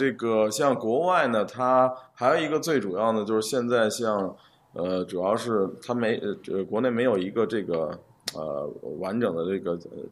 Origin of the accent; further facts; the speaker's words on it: China; 就跟我们是中国人，对吧？我们可以说中文，